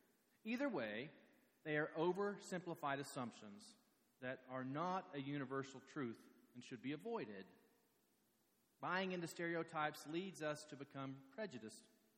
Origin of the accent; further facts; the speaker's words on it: Oklahoma, United States; I mean, you know, Okie, I'm from Oklahoma, and I know that coming west, that there has been a negative response with that word.